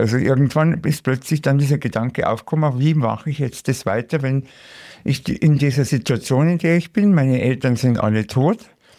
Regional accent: Munich, Bavaria, Germany; now in Regensburg, Germany; leben wir eigentlich immer wieder hier. Also ich vor allen Dingen in Abständen, weil ich ja in Regensburg wohne. Aber deshalb nicht immer hier, aber das ist meine Heimat.

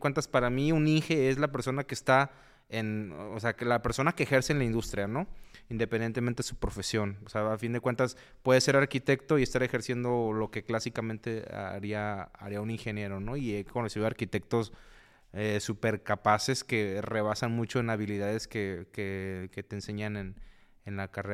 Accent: Tabasco, Mexico; yo igual soy foráneo, yo vengo del estado de Tabasco. Allá pasé, digamos, en promedio, digo, he vivido en muchos estados del país porque mi papá es militar

